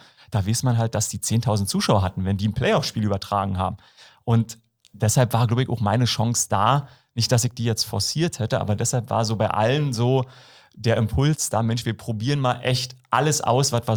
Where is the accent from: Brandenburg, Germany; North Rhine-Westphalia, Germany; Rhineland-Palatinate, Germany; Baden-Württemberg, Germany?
Brandenburg, Germany; ich bin aus Brandenburg so ja, ein Stück weg von Berlin, so 20 Kilometer.